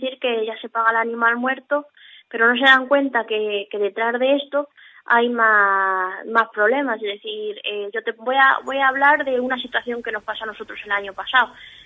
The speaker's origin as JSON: {"language": "Spanish", "town": "San Martín de la Vega del Alberche", "region": "Castile and León", "country": "Spain", "said": "Nosotros somos de San Martín de la Vega del Alberto."}